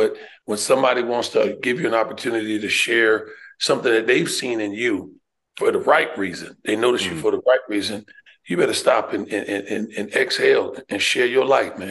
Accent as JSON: {"language": "English", "town": "Riverhead", "region": "New York", "country": "United States", "tie": "born or raised there", "said": "I grew up on Long Island, Riverhead, New York. That's East End of Long Island."}